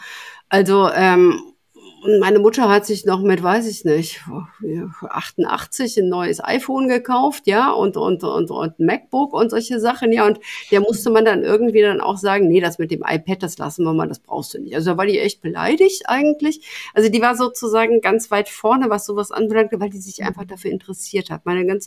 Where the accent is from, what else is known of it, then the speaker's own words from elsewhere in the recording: Cologne, North Rhine-Westphalia, Germany; ich bin ja auch Kölnerin